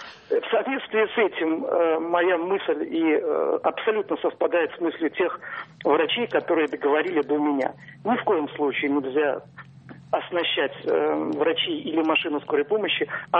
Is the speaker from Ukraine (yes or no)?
no; Saint Petersburg, Russia; Я из Петербурга.